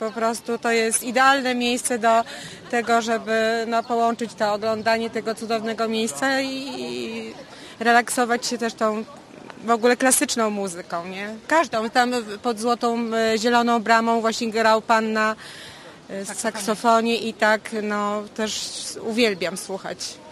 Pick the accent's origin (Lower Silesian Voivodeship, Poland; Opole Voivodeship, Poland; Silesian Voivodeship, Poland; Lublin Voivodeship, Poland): Opole Voivodeship, Poland; Z Opolszczyzny.